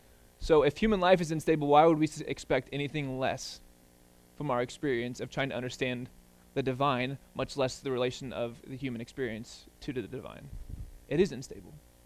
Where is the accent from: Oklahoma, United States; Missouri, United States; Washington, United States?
Missouri, United States; I'm from Podunk, Missouri, where there's like 8 Baptist churches, like 4 Assemblies of God churches, and 1 Methodist church